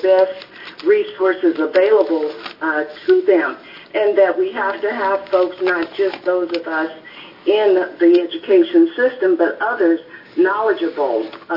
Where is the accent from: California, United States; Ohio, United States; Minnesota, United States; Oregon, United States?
Oregon, United States; As you know, I am from Southern Oregon. I come from a small, mostly rural district.